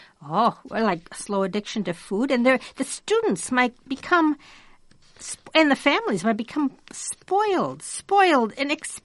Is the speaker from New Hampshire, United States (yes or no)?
no; Wisconsin, United States; I grew up in Wisconsin. We had a free milk break in the afternoon too